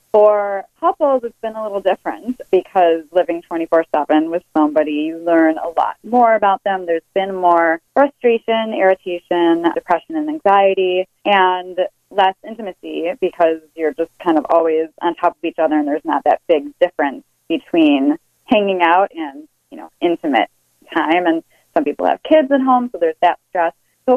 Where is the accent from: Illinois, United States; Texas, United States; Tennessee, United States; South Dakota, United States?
Illinois, United States; Chicago; So I'm actually originally from Chicago. Go WGN, go Chicago.